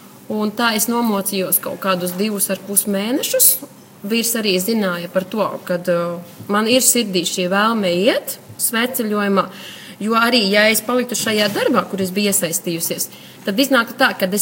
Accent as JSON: {"language": "Latvian", "town": "Gulbene", "region": "Gulbene Municipality", "country": "Latvia", "also_born_or_lived": "Litene", "said": "Es esmu no Gulbenes. Es esmu dzimusi Litenē, bet tagad dzīvoju Gulbenē."}